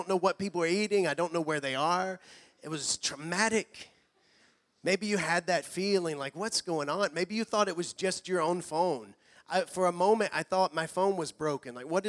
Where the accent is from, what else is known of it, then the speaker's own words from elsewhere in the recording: Alabama, United States; They're a campus ministry team from my home state of Alabama.